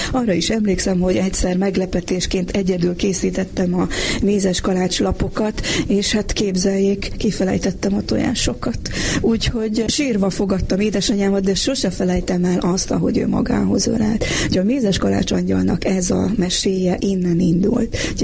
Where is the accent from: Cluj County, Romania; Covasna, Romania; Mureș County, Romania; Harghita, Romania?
Harghita, Romania; Corund; now in Budapest, Hungary; Budapesten élek, soha nem mulasztom el, hogy együtt töltsem édeszüleimmel a karácsonyt. Legtöbb esetben én utazom haza korondra, a szülőföldemre